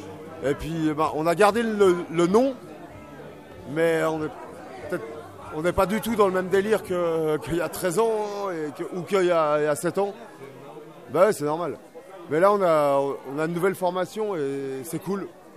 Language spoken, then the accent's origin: French; Geneva, Switzerland; On vient de Genève.